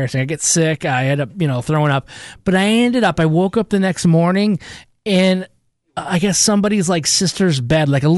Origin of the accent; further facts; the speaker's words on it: Michigan, United States; I grew up in Michigan, so my friends went to a college. It's called Ferris State University. It's kind of in the northern part of Michigan.